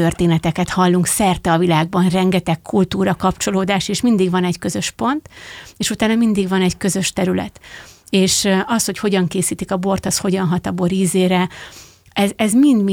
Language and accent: Hungarian; Heves, Hungary; Egermellől származom